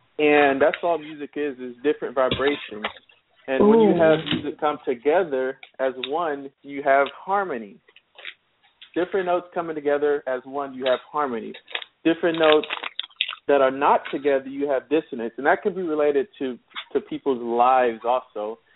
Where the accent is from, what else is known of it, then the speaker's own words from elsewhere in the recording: Houston, Texas, United States; also born or lived in Atlanta; now in Dallas, United States; I'm originally from Houston, Texas, but lived in Atlanta for a while, and I'm back here in Dallas.